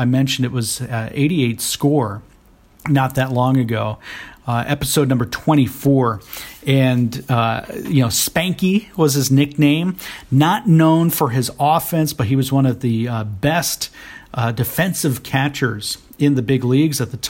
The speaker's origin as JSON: {"language": "English", "town": "Tampa", "region": "Florida", "country": "United States", "tie": "born or raised there", "said": "which for me growing up in Tampa was the biggest waste of promotional effort because we had like 10 teams spring training around here at the time."}